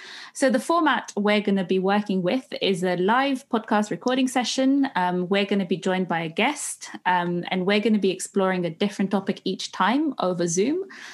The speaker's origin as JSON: {"language": "English", "region": "Bucharest", "country": "Romania", "also_born_or_lived": "Europe", "lives_now": "London, United Kingdom", "said": "So I'm from Bucharest, Romania, and over the past 12 years, I've been working and living in different cities across Europe. I'm currently based in London."}